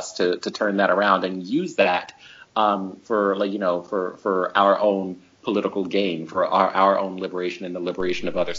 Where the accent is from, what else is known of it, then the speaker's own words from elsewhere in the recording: United States; that's quite appalling to me, as an American and as a Black person